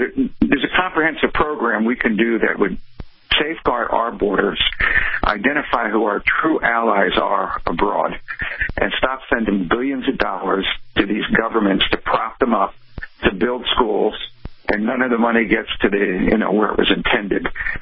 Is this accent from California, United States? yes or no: no; Philadelphia, Pennsylvania, United States; I'm from South Philly. I'm 100% Italian. So I knew the Italian culture and the mob culture.